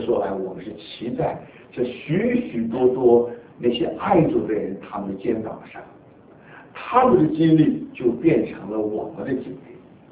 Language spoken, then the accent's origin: Chinese; Taiwan; now in United States; 那我们从台湾来的人